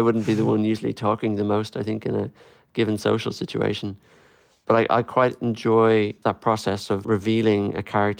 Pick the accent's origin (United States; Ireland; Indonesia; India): Ireland; Dublin, Leinster; I was raised bilingually in Dublin City. And my father's never actually spoken English to me. He just always has spoken Irish. I'm now raising my own children through the Irish language in Dublin City.